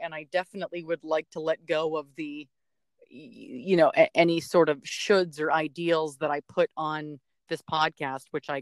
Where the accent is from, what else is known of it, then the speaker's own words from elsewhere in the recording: Pittsburgh, Pennsylvania, United States; it turns out she's from my hometown of Pittsburgh.